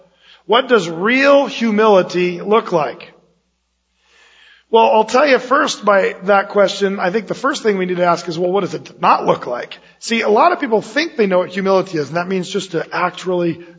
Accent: United States; I am proud to be an American. I love being an American.

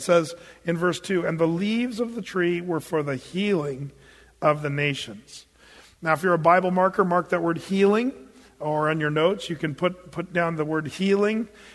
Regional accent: Oregon, United States; And I'm from Southern Oregon where Harry and David actually is.

